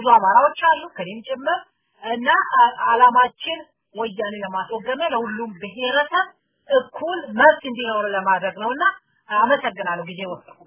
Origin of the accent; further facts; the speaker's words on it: Southern Nations, Nationalities, and Peoples' Region, Ethiopia; እኔ አማራ ነኝ፣ ከደቡብ ነው ተወልጄ ያደግኩት